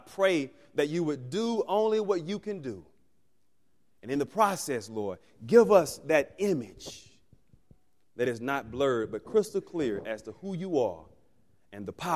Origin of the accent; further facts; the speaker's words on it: Mobile, Alabama, United States; When I get there, I'm from Mobile, Alabama.